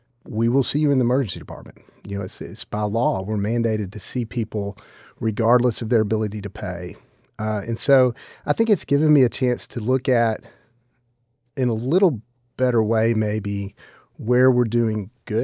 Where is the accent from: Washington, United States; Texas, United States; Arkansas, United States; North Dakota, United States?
Arkansas, United States; Fort Smith; went back to work near my hometown in Fort Smith. And so I've been practicing there since 1999.